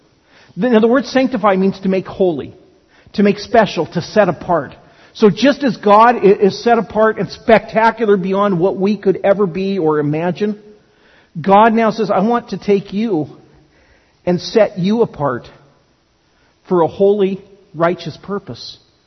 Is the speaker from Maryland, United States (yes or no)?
no; California, United States; I grew up in California in the late 60s and early 70s.